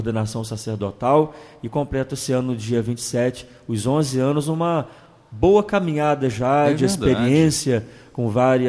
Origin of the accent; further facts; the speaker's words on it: Campos dos Goytacazes, Rio de Janeiro, Brazil; eu sou natural de Campos dos Goytacazes, fui ordenado no dia 27 de dezembro de 2005